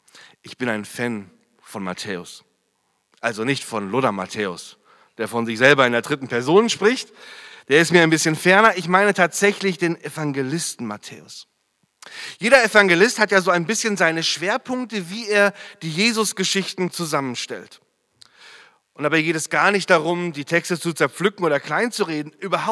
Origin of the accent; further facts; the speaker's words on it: Freiburg, Baden-Württemberg, Germany; ich komme aus Freiburg, ziemlich weit weg aus dem Ruhrgebiet.